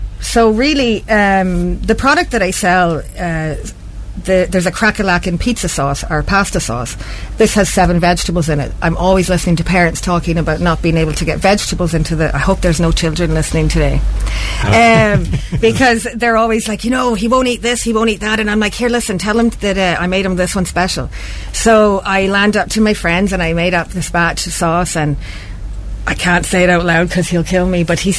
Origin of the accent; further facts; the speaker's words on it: Canada; My accent is all over the place. But yes, I'm born Canadian with Irish descent. So my mum is from Giles's Quay and my dad is from Ravensdale, Pauleek.